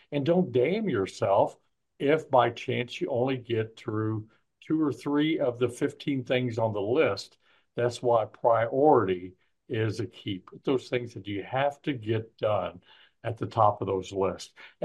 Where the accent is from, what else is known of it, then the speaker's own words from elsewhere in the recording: Illinois, United States; I'm from Southern Illinois, and realize in those country roads that when you get your motorcycle or your car in one of those old dirt roads in a rut